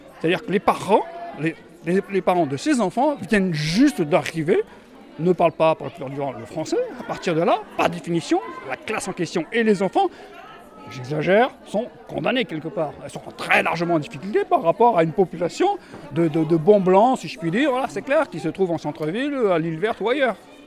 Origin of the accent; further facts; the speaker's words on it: Paris, Île-de-France, France; now in Grenoble, France; je suis au village depuis 15 ans. J'étais pas grenoblois, je venais de Paris, donc je connaissais absolument rien de Grenoble et rien du village.